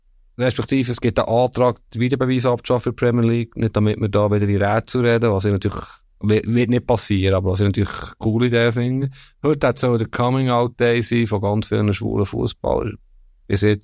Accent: Bern, Switzerland; Bern natürlich, Bern.

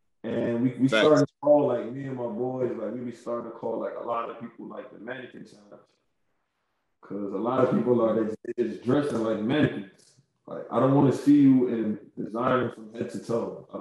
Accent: New York, United States; I'm a New Yorker, so it's like, how can I embrace being a New Yorker and not be on every trend that New York has started?

